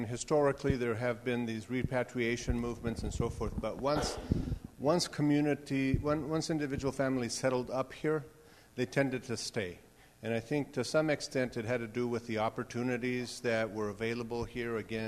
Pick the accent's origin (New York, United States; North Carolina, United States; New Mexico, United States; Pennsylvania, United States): New Mexico, United States; now in Detroit, United States; I'm not a Tejano, I'm a Manito from New Mexico